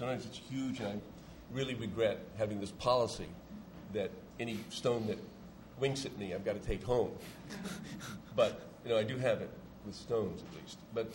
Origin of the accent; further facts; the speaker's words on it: United States; I mean, I'm an American.